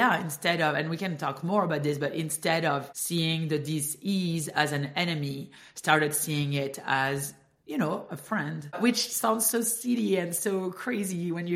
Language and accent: English; France; accent: French; English is a second language; Okay. Well, so I'm French. Cannot hide it. Apparently, I have an accent. I don't hear my accent, by the way.